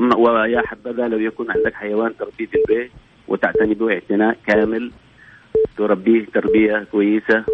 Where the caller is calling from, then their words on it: Jeddah, Makkah Province, Saudi Arabia